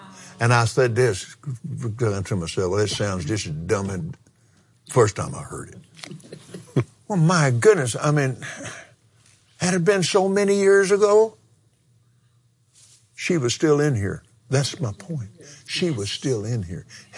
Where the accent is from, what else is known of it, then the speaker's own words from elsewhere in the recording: Abilene, Texas, United States; also born or lived in Lubbock; I was born in Lubbock. Then 6 weeks later, because of my dad's a better job with the same, with Jones Business College, we moved to Abilene. But we went to the University Baptist Church in Abilene, Texas.